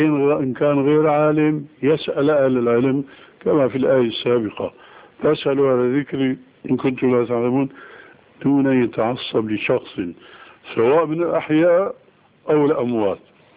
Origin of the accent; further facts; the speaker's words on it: Damascus, Damascus Governorate, Syria; أنا أعرف بعض القضاة في المحاكم الشرعية عندنا في دمشق،